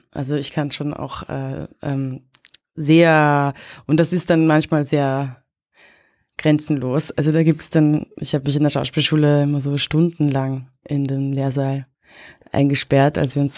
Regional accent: Bad Schallerbach, Upper Austria, Austria; weil ich da raus konnte aus Bad Schallerbach, aus dem Ort, wo ich herkomme.

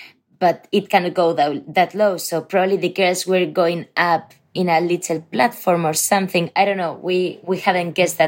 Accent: Spain; We are from Spain, and you're listening to Pop Filter

